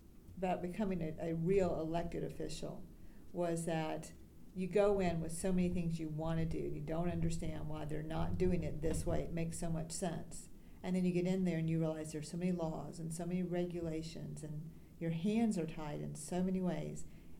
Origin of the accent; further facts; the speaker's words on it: Griffin, Georgia, United States; Griffin, Georgia. Okay. So I am a rare breed, born and bred in Georgia, stayed here. And then I went to Florida State University and then came to the Woodstock area in 1991.